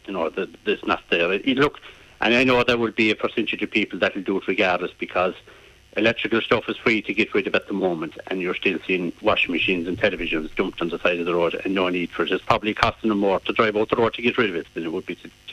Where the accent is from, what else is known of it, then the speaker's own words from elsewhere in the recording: Lyrecompane, Munster, Ireland; now in Ballymac, Ireland; I'm living in the countryside here in Ballymac, like, and I'm originally from Lyrecompaghan